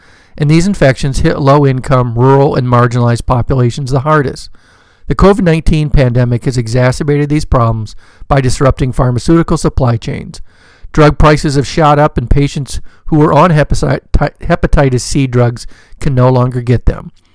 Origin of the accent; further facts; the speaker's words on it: Nigeria; In my home country, Nigeria